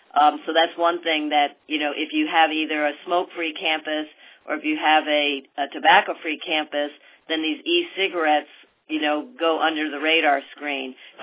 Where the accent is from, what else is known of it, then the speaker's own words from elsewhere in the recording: North Carolina, United States; I'm from North Carolina, and that's a very big issue I'm getting from hospitals across the state.